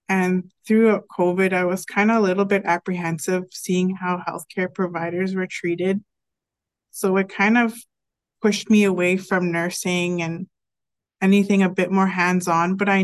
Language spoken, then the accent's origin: English; Manitoba, Canada; So I grew up on in Norihouse Cree Nation, which is a semi-isolated reserve